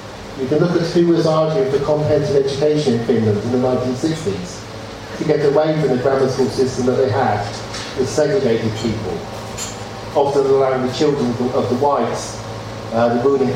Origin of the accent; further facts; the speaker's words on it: England, United Kingdom; which basically probably is because I'm English